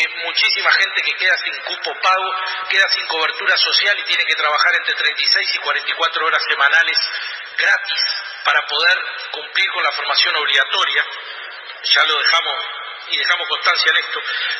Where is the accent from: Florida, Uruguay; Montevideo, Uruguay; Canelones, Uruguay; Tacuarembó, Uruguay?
Tacuarembó, Uruguay; ¿Cómo hacemos para que se radiquen en nuestro departamento, en Tacuarembó, de donde yo vengo?